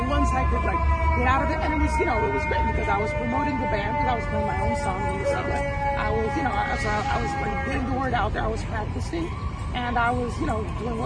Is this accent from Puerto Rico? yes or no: yes; Puerto Rico; also born or lived in New York; I mean, I was born in New York, but 7 months old, I moved to Puerto Rico.